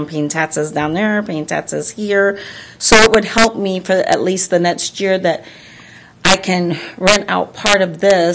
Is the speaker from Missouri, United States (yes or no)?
no; Texas, United States; Well, I'm originally from Texas. I've been there like 20 years